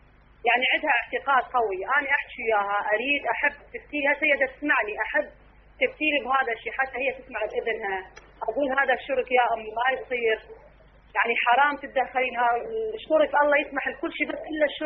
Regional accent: Iraq; احنا عندنا بالعراق يعني اكثر الناس يعني عندهم شرك

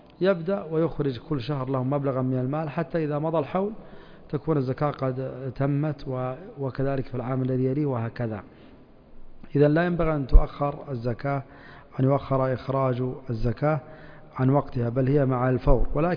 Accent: Yanbu, Medina Province, Saudi Arabia; عندنا في ينبع يأتون في شهر رجب، فما أدري في مكة متى يأتي السعاة

